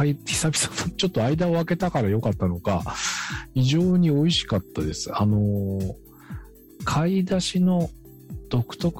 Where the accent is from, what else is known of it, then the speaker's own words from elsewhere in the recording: Tsurumi, Kanagawa, Japan; 私の地元鶴見